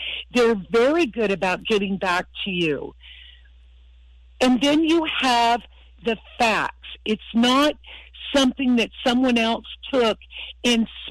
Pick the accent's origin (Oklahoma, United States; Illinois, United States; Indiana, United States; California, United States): California, United States; I guess I would say, you know, growing up in California, I had more liberal views